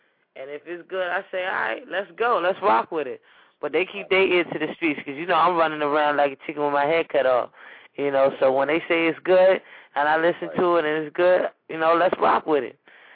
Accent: Nigeria; I'm Nigerian, so you know what I mean?

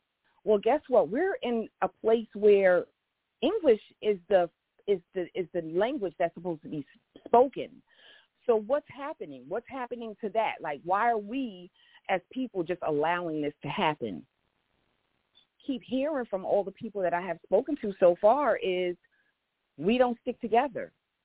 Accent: Patterson, United States; I was born and raised in Patterson, went to the schools here in Patterson, and I'm now raising my children here in Patterson.

